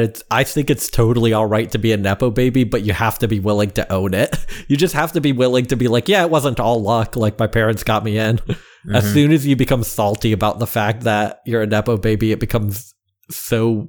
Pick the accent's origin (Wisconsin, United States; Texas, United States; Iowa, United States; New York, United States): Iowa, United States; Yeah, I'm from Iowa.